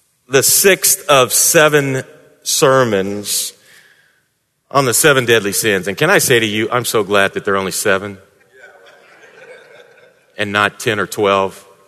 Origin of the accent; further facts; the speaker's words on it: St. Louis, Missouri, United States; also born or lived in Houston; I grew up in St. Louis. You go outside in the middle of the summer and it's like breathing mud. We lived in Houston for a number of years.